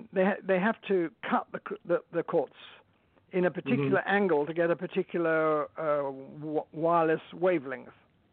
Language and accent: English; London, United Kingdom; moved away as an adult; now in United States; I was born in London, and I spent the first nearly 50 years of my life there.